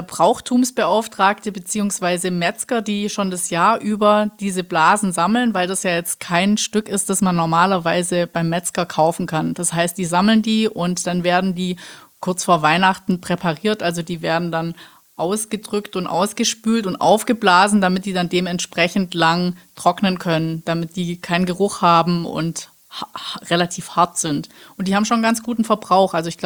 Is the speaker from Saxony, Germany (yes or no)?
no; Baden-Württemberg, Germany; komme ich ja aus dem Schwarzwald